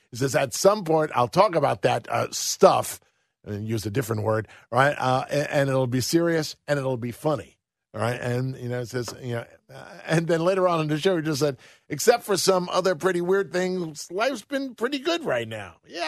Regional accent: Astoria, New York, United States; I grew up in Astoria.

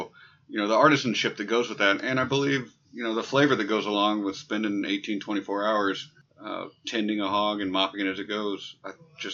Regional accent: Nashville, Tennessee, United States; I grew up in Nashville, and as the rare unicorn that actually lived here for 50 years, it's hard to be anonymous anywhere you go.

